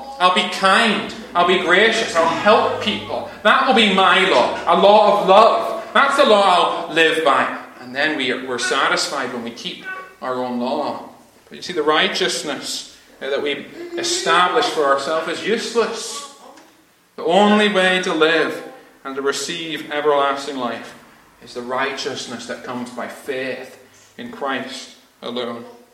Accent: Ireland; now in Lewis, United Kingdom; myself growing up in Ireland

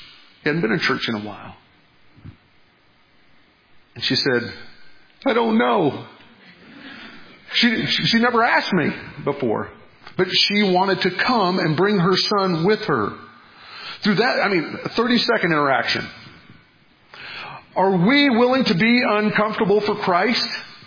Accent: Carthage, Missouri, United States; We moved back to Missouri. I'm originally from Carthage. Yeah, Carthage. It's a nice place.

